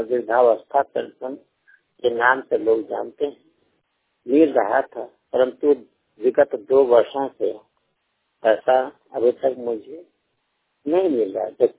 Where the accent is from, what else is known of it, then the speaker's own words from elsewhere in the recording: Chane, Jharkhand, India; मेरा गांव है चाणे पोड़ियाहाट गोड्डा जिला।